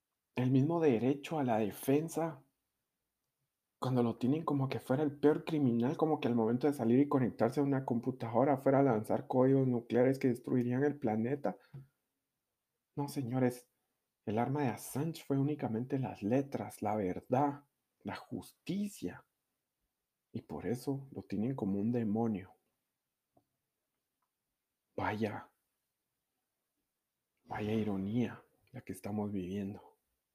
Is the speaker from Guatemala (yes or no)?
yes; Guatemala; Dios me libre, dirían en mi país, aquí en Guatemala